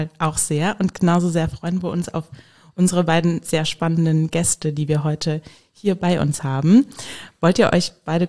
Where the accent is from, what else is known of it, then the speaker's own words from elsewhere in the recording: Hesse, Germany; now in Koblenz, Germany; Ich komme selbst aus Hessen, also bin jetzt nach Koblenz auch nicht besonders weit gekommen, sage ich mal.